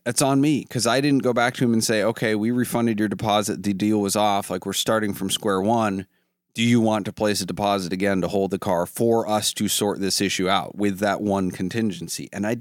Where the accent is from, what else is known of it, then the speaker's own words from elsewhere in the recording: Solon, Ohio, United States; I'm from Solon. I'm just around the corner, but I didn't bring the car.